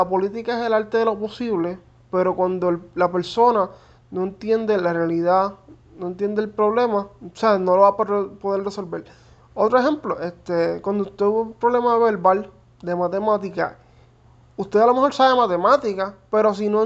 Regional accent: Puerto Rico; las diferentes fiestas que hacemos como puertorriqueño y familia en sus casas

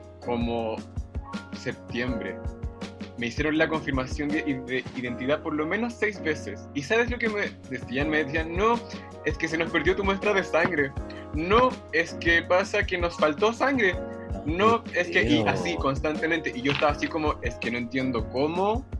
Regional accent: Iquique, Tarapacá, Chile; Yo soy de Paltoca, de Iquique, y sé que las cosas en Iquique no se hacen igual que en Santiago.

